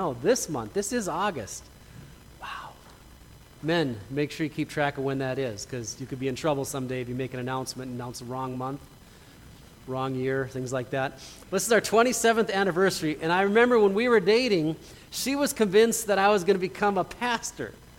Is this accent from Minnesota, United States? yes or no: yes; Minnesota, United States; My oldest daughter, Angel, she's actually married and she lives back in Minnesota, my home state.